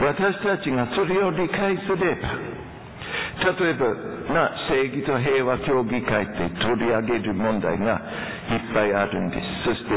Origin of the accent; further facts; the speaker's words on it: Australia; Japanese is a second language; 私はオーストラリア出身ですけれども